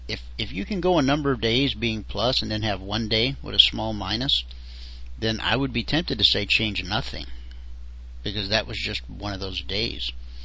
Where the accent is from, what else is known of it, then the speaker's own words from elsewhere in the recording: Georgia, United States; my grandfather was the sheriff of the little town I grew up in Georgia.